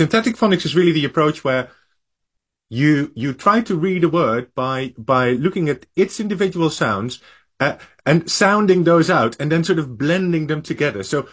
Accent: Netherlands; first language Dutch; English is a second language; when I think about the way in which I learned to speak Dutch, you know, I'm from the Netherlands originally

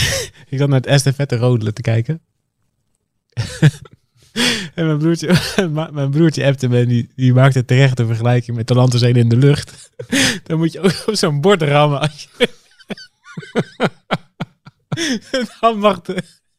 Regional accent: Heerhugowaard, North Holland, Netherlands; Ja, we komen uit heer Hugo Waard.

